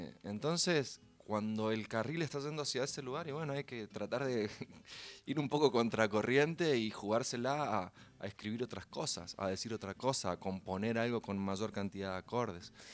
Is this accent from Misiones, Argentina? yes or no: no; Chaco, Argentina; accent: Chaco tonada; now in Buenos Aires, Argentina; Soy chaqueño y se nota en la tonada, ¿no?